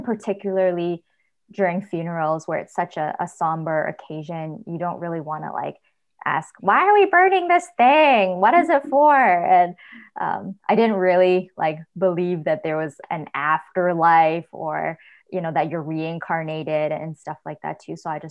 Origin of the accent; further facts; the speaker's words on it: Canada; born there; So I was born in Canada, but I have a lot of influence from my parents and my grandparents growing up.